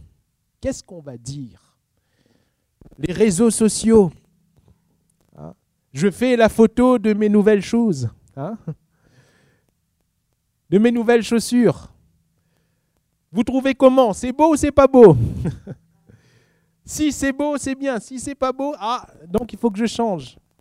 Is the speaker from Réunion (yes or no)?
yes; Réunion; Mais de là où je viens, à l'île de la Réunion, ou même dans la France, dans tout ce monde occidental, en Europe